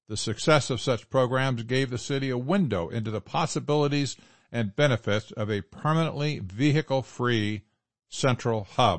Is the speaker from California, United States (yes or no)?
yes; California, United States; I spent a lot of time growing up in San Francisco because from the point that we lived in Northern California